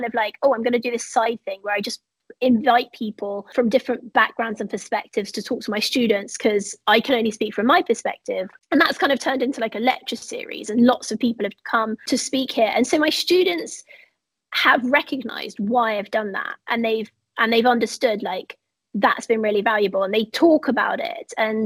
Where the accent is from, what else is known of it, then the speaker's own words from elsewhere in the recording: United Kingdom; like for me, I identify as white British.